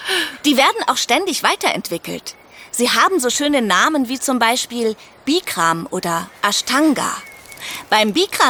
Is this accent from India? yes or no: yes; India; ein sehr altes Übungssystem aus meiner Heimat Indien.